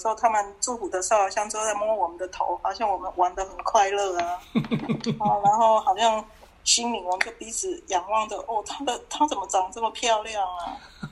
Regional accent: Kaohsiung, Taiwan; 我们是高雄人，不怎样哈。

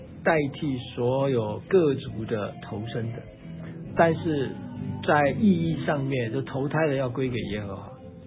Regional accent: China; 就好像我们中国人贴春联

